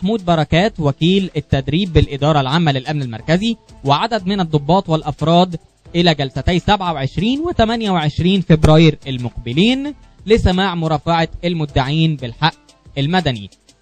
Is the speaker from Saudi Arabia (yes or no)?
no; Egypt; لان في الاول وفي الاخر احنا كلنا مصريين